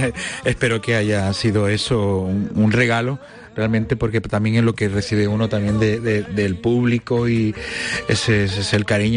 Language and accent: Spanish; Barcelona, Catalonia, Spain; en el momento en que vuelvo a pisar mi tierra, Barcelona, que lo hago de forma continuada